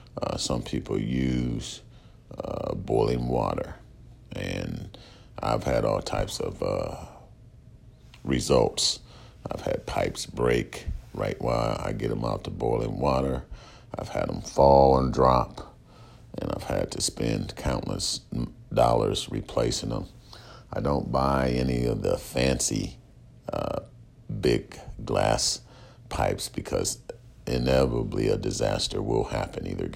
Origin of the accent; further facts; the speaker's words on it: Omaha, Nebraska, United States; I'm from Omaha, Nebraska, North Omaha, okay, where motherfuckers don't play